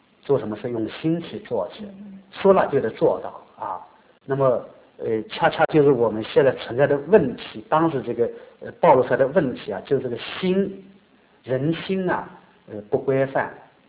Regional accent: China; 我从小啊就是接受这个中国社会的那种，就是新社会的这个教育吧。那么我自己一直是认为我是完全是这个红旗下长大的

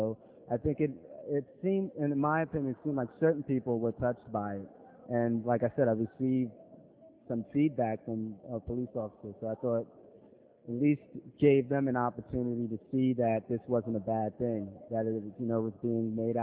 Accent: New York City, New York, United States; I'm from New York City, and I'm a musician by trade.

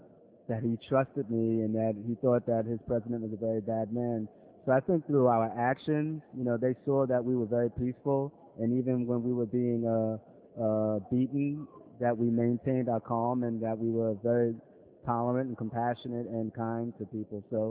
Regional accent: New York City, New York, United States; I'm from New York City, and I'm a musician by trade.

